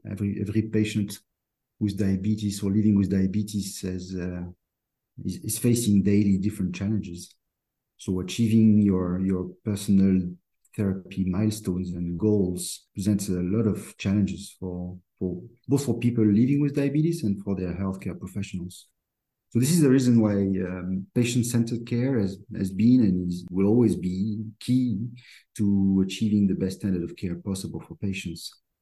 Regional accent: Brazil; accent: French; English is a second language; also born or lived in Colombia / France; I'm French, as you can probably tell by my accent. Although I was born in Colombia and I grew up in Brazil

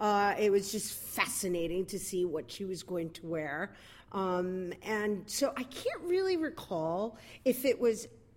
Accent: New York, United States; So I'm born and raised in El Barrio, New York.

